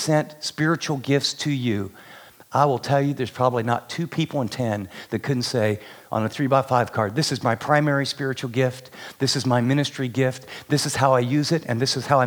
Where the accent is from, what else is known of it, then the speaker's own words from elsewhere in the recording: West Virginia, United States; we came from West Virginia where like a mega church is like 200 people.